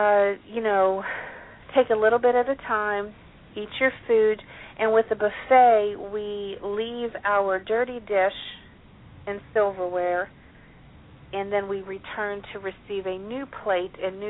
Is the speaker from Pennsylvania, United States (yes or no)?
yes; Pennsylvania, United States; here I sit in, you know, southwestern Pennsylvania, in my home, in my hometown